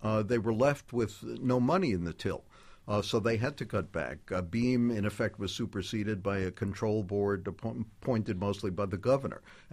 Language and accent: English; Brownsville, New York, United States; I grew up in Brownsville.